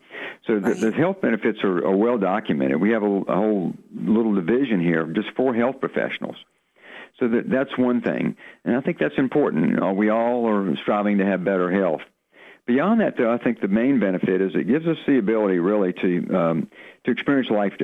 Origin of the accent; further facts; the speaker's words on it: the South, United States; accent: southern; So my southern accent was getting in the way, you know.